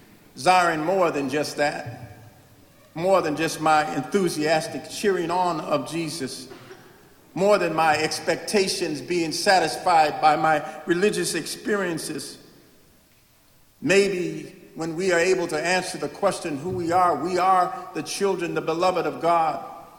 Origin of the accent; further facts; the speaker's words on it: Chicago, Illinois, United States; born there; I was born in Chicago, and we grew up watching WGN-TV